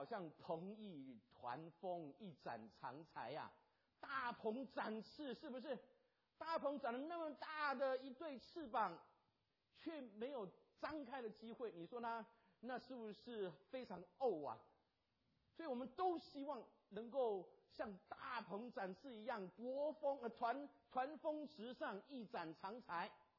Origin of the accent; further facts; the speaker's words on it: Taiwan; 我来自台湾